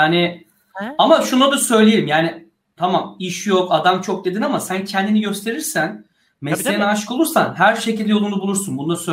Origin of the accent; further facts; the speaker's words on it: Yozgat, Turkey; ben sana bir şey söyleyeyim kanka. Yanlış anlaşılmasın. Beş ben Yozgatlıyım o yüzden.